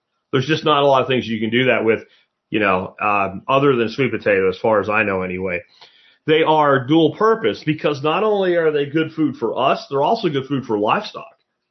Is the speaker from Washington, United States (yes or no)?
no; Pennsylvania, United States; I'm here in Texas. I can grow sweet potato. Where I grew up in Pennsylvania, I could grow regular, you know, Irish potatoes or what have you, Peruvian potatoes.